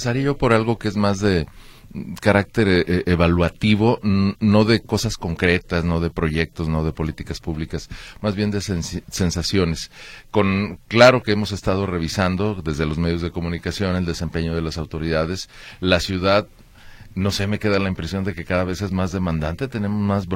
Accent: Guadalajara, Jalisco, Mexico; yo soy de Guadalajara y los demás son entes apartes, vivimos en la misma metrópoli

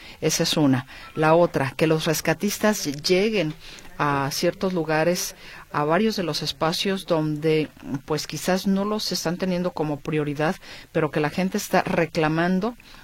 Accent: Mexico; Nosotros ya como mexicanos vivimos estas estas experiencias

